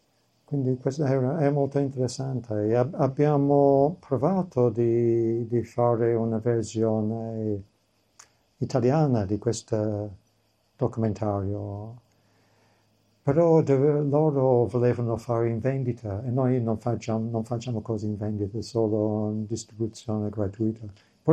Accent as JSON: {"language": "Italian", "town": "Edinburgh", "region": "Scotland", "country": "United Kingdom", "tie": "born or raised there", "said": "Sono cresciuto in Edimburgo"}